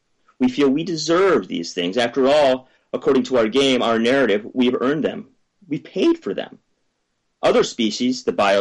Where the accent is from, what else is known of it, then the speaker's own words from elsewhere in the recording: Burlington, Wisconsin, United States; Last comes live from Burlington, Wisconsin, home of Chocolate City and the Nestle's Corporation. My hometown, where you can get a whiff of Nestle's daily to remind you of their loving ways.